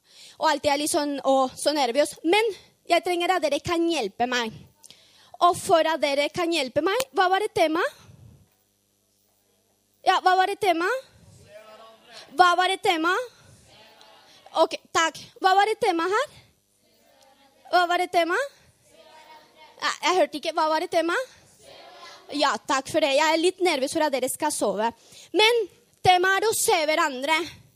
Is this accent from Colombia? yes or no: yes; Colombia; Norwegian is a second language; now in Norway; Jeg kommer fra Colombia, og så har bodd i Norge snart 5 år.